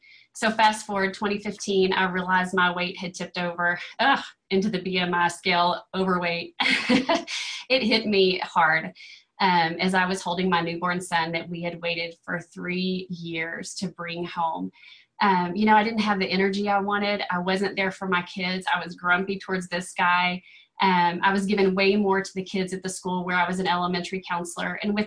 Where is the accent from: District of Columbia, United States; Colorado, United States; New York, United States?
Colorado, United States; Colorado Springs; So we're from Colorado Springs, Colorado, and we want to start with our gratitude.